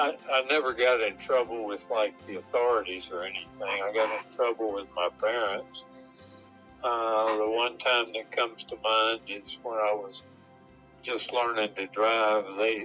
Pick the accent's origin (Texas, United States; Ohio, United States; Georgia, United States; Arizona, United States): Texas, United States; San Antonio; also born or lived in Florida; Well, my family moved several times while I was young, but I spent the first years till I was in the sixth grade in Florida, and then they moved to Texas, and I went to junior high and high school in San Antonio, Texas.